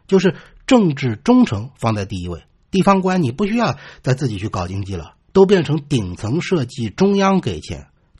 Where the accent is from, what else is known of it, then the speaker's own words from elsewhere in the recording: China; 也有可能是因为我是中国人